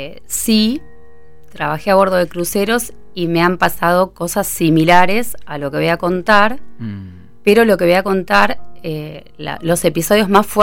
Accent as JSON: {"language": "Spanish", "town": "Olivos", "region": "Buenos Aires Province", "country": "Argentina", "said": "Soy de Olivos."}